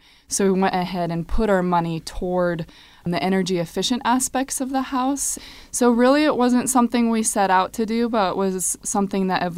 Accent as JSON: {"language": "English", "region": "New Mexico", "country": "United States", "said": "because I'm from New Mexico, so I need to get as much light as possible here."}